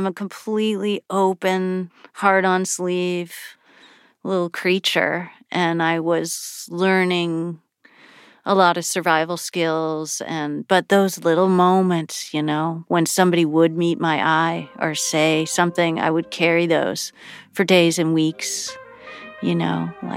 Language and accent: English; Buffalo, New York, United States; moved away as an adult; You know, the Buffalo I grew up in was economically struggling.